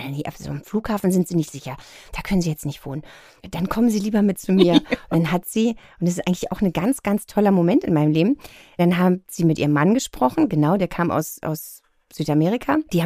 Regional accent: Berlin, Germany; als Berlinerin

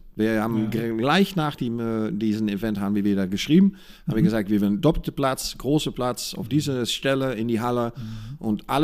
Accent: Netherlands; German is a second language; now in Milan, Italy; Ich als Holländer, zu Gast in Mailand, sollte dann anpassen.

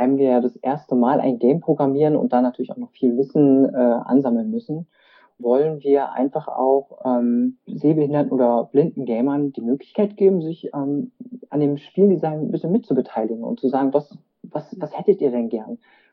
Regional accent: Berlin, Germany; gebürtiger Berliner mit vietnamesischen Wurzeln.

